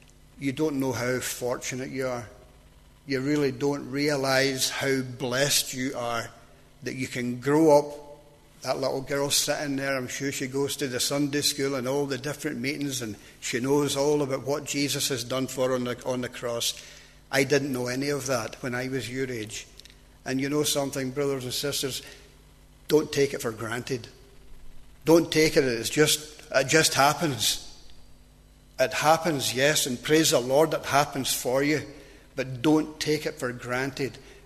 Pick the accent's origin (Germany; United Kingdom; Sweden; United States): United Kingdom; Glasgow, Scotland; now in Londonderry, United Kingdom; You can tell by now that I wasn't born in Londonderry. I was born just outside Glasgow. And I was brought up into a Roman Catholic family over there.